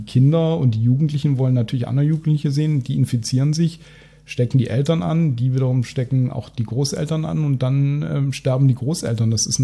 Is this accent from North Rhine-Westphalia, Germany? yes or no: yes; Cologne, North Rhine-Westphalia, Germany; als Kölner, ich weiß nicht, wann ich das letzte Mal wirklich in einer Kölner Kneipe war.